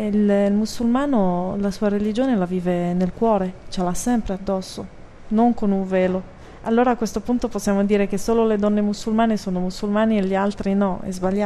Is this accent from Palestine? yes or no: no; Morocco; io parlo in quanto marocchina, io lo ritengo un paese moderato